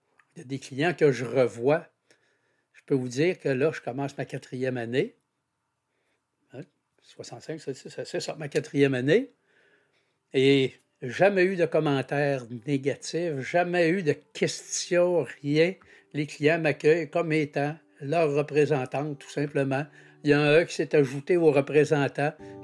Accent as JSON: {"language": "French", "region": "Quebec", "country": "Canada", "said": "Je suis de Chibcha, au Saguenay. En fait, Chibcha, c'est voisin de Jonquière. Je suis une femme de 68 ans."}